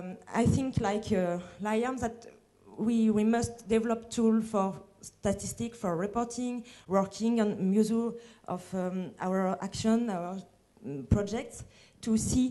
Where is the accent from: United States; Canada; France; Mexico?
France; accent: French; English is a second language; I want to thank you because of my horrible French accent and my very bad English